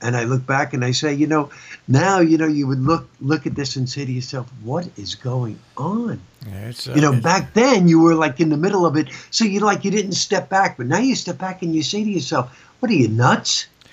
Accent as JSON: {"language": "English", "town": "Brooklyn", "region": "New York", "country": "United States", "tie": "born or raised there", "said": "In fact, I grew up in Brooklyn. My best friends were people of color."}